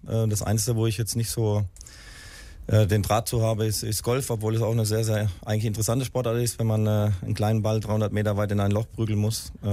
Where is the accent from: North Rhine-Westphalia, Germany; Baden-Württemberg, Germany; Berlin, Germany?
North Rhine-Westphalia, Germany; Bochum; Ja, weil ich bin ja auch aus Bochum, von Bochum nach Wolfsburg gezogen.